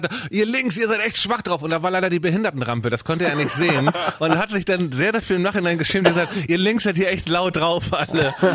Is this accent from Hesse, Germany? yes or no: no; Hamburg, Germany; Aber ich bin Hamburger